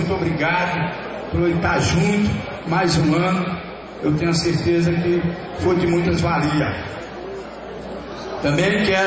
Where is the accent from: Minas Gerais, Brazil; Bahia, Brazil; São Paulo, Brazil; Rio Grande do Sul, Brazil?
Bahia, Brazil; now in Formosa, Brazil; Formosa é uma cidade que eu tenho certeza que eu vim da Bahia